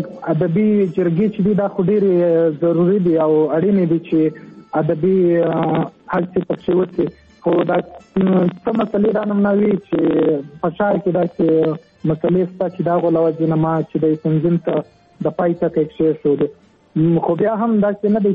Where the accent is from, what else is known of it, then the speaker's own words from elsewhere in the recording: Zhob, Balochistan, Pakistan; نو زه خو د ژوب سیمې نه یم